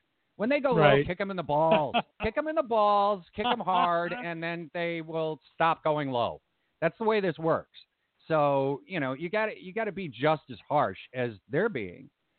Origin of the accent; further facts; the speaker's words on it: Chicago, Illinois, United States; And I was raised in Illinois, and I was raised in Chicago. So I've seen it my whole life.